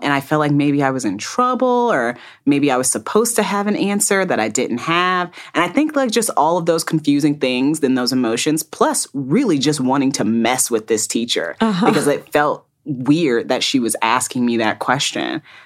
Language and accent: English; Fort Wayne, Indiana, United States; I grew up in Fort Wayne, Indiana.